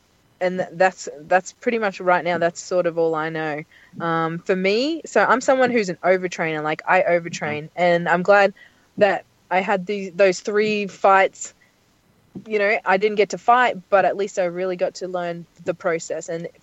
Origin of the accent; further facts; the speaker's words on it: Australia; I'm Australian.